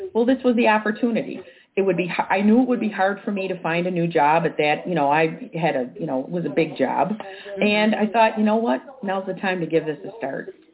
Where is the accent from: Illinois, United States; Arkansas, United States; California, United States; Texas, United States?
Illinois, United States; Chicago; I am an Irish Catholic girl from the south side of Chicago.